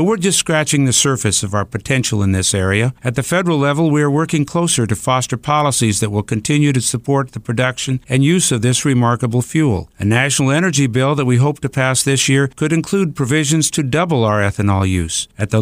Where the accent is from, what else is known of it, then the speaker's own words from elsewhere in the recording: Nebraska, United States; In my home state of Nebraska, our ethanol plants help meet our own fuel needs